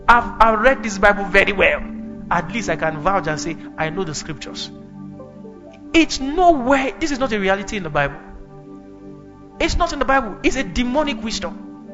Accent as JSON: {"language": "English", "town": "Kaduna", "region": "Kaduna State", "country": "Nigeria", "tie": "born or raised there", "said": "I mean, we sat down, we prayed 6 hours straight when we were growing up in Kaduna."}